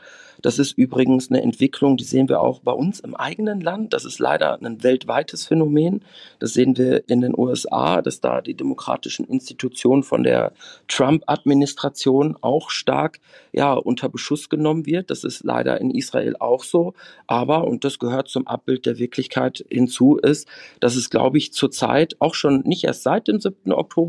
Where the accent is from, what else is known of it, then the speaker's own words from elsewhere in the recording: Germany; ich wundere mich dann doch auch in meinem Heimatland allzu häufig